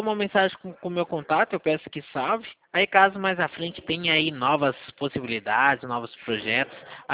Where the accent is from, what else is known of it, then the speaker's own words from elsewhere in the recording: Valinhos, São Paulo, Brazil; Eu sou aqui de Valinhos.